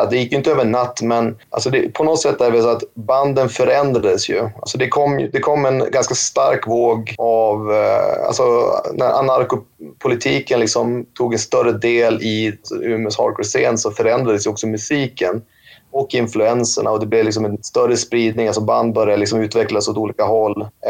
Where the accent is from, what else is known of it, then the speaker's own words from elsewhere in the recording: Umeå, Västerbotten County, Sweden; Ja, alltså, jag är uppvuxen i Umeå under det glada 90-talet